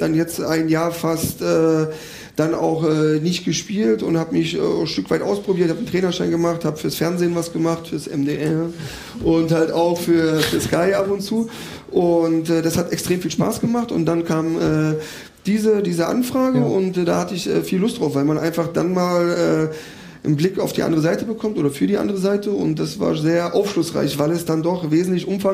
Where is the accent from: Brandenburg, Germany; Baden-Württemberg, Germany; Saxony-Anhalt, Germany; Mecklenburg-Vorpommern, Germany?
Saxony-Anhalt, Germany; Halberstadt; Ich komme ja aus der Region, ich komme aus Halberstadt, das ist nur eine halbe Stunde entfernt von Magdeburg.